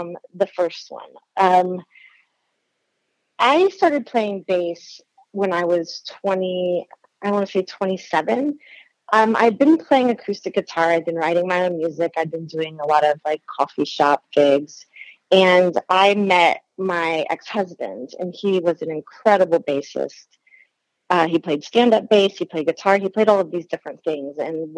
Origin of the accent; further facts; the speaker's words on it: Kokomo, Indiana, United States; Well, I also lived in Indianapolis for a brief time, too. I'd go out to school and things. But I'm from Kokomo, Indiana.